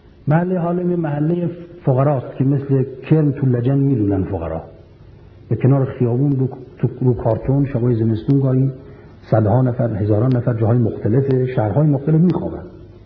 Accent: Iran; من از ایران آمدم

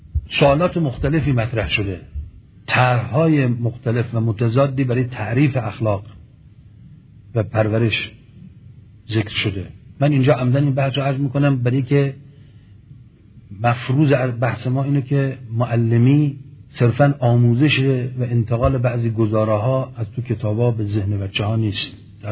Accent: Iran; ما چون ایرانی هستیم دیگه،

